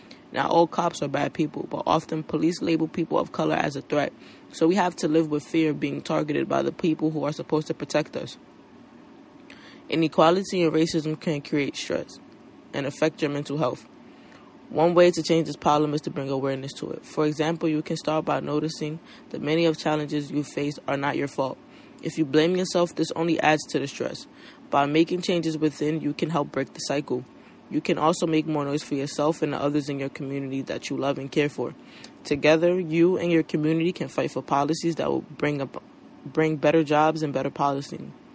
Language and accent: English; New York City, New York, United States; Growing up in Washington Heights, I watched my family struggle because my parents could not find jobs that paid well.